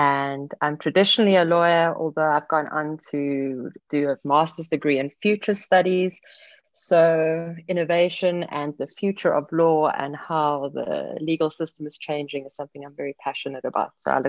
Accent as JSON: {"language": "English", "town": "Cape Town", "region": "Western Cape", "country": "South Africa", "said": "I'm from Cape Town, South Africa"}